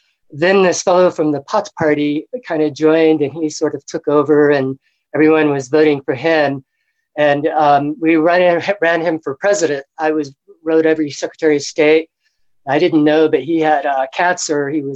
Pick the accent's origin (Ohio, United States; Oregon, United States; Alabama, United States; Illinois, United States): Alabama, United States; born there; now in Carmel, United States; I was born in Alabama and went to several colleges, including the Art Institute of Chicago.